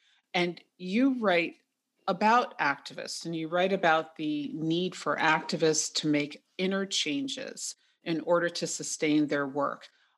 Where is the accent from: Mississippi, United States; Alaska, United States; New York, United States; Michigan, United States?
New York, United States; Manhattan; I'm from Manhattan, and watching what New York City went through was just heartbreaking.